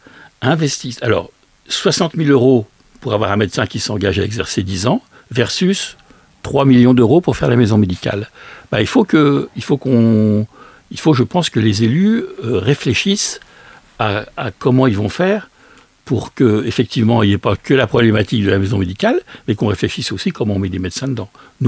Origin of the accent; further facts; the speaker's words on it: Decize, Bourgogne-Franche-Comté, France; je vous dis tout à l'heure que j'étais de Decize